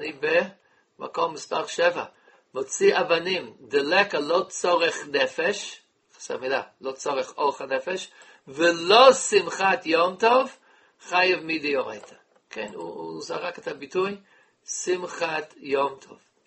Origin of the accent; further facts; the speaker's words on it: United States; now in Israel; אני גדלתי במקום שלא היה שם עירוב, כמו כל העמים בארצות הברית